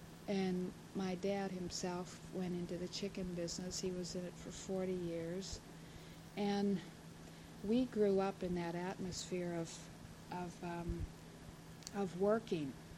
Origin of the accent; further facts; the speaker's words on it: Nicktown, Pennsylvania, United States; born there; I was born in Spangler Hospital, although I call my place of birth Nicktown. That's my parish.